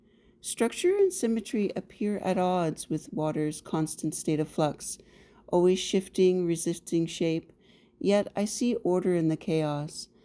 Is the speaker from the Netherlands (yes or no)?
no; Canada; I'm a Canadian artist based in Toronto